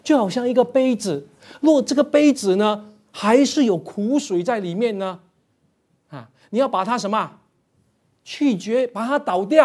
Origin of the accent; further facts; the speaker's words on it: Malaysia; 我说我们马来西亚人呢，我们油条不是配豆浆的，我们油条是 配什么咖啡的